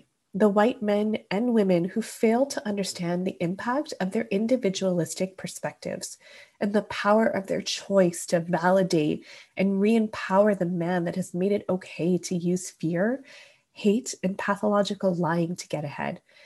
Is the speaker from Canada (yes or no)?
yes; Canada; I'm Canadian